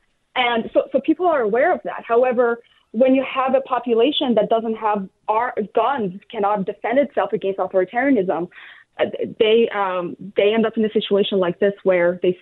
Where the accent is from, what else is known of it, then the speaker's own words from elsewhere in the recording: Iran; moved away as an adult; now in United States; Yes, I was born and raised in Iran. I lived there till 2015 when I moved to the United States to seek freedom, fulfill the American dream. So I've actually spent more than 18 years in Iran